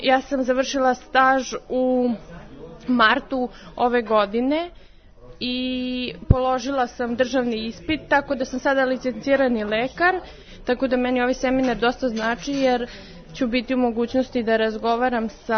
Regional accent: Surdulica, Southern and Eastern Serbia, Serbia; ja sam iz Surdulice, završila sam medicinski fakultet i po struci sam doktor medicine

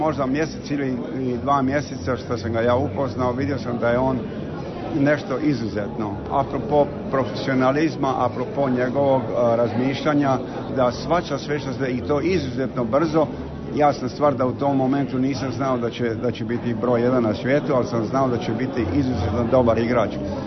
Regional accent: Opatija, Primorje-Gorski Kotar County, Croatia; s obzirom da dolazim iz Opatije

